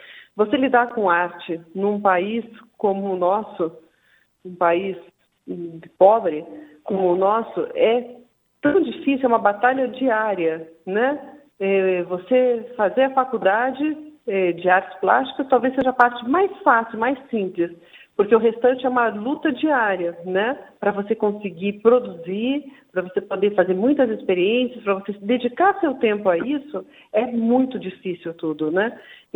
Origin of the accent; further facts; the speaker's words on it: Campinas, São Paulo, Brazil; eu sou de Campinas, me formei em Campinas, meu ateliê é em Campinas.